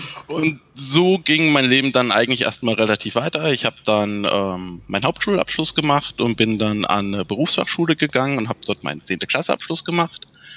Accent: Thuringia, Germany; ich komme aus Thüringen, also aus dem Osten, mein Vater ist also noch DDR

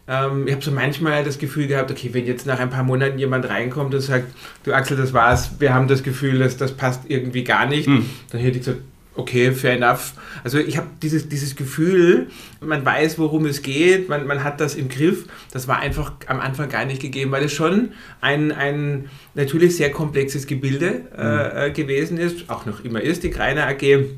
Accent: Karlsruhe, Baden-Württemberg, Germany; als gebürtiger Karlsruher, als Süddeutscher.

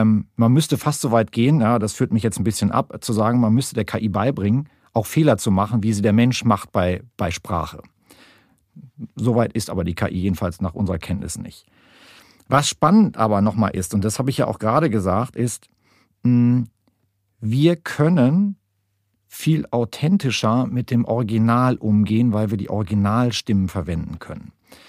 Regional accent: Lower Saxony, Germany; Oder das Ostfriesisch, um ein bisschen mehr in meine Heimat zu gehen.

